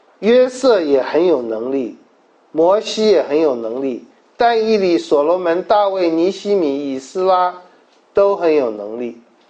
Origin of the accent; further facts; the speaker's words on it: China; 我们中国人也会说这句话嘛